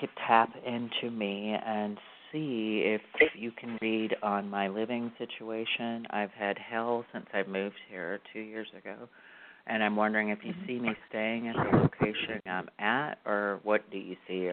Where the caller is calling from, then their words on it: California, United States; Do you know where Lake Oroville is?